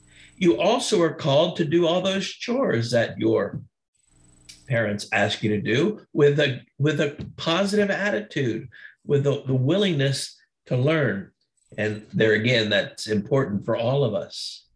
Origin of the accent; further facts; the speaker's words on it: Florida, United States; I grew up in Florida, and where I grew up, the ground was very rocky.